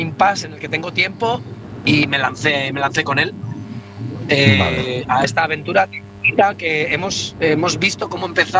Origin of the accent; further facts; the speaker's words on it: Madrid, Community of Madrid, Spain; now in Basque Country, Spain; desde País Vasco, que es donde yo vivo ahora, que yo soy un natural de Madrid.